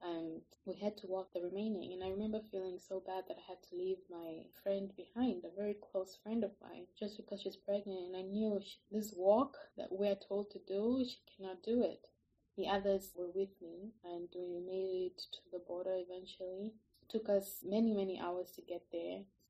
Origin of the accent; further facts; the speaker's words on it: Windhoek, Khomas, Namibia; I am 27 years old. I was born and raised in Windhoek, Namibia.